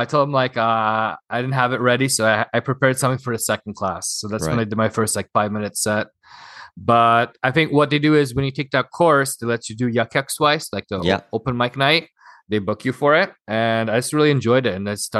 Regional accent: Toronto, Ontario, Canada; Yeah, I'm from Toronto.

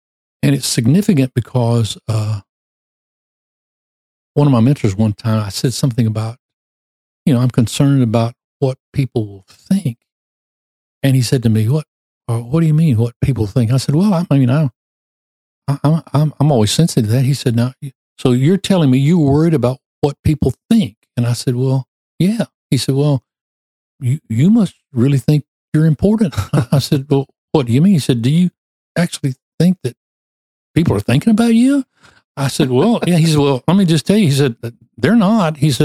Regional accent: Mobile, Alabama, United States; Because I'm from Mobile, Alabama. I grew up in a great church.

